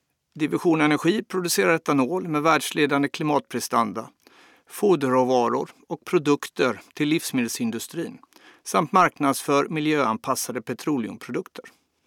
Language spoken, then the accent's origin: Swedish; Gothenburg, Västra Götaland County, Sweden; och jag är chef för Divisionen Energi och jag är från Göteborg.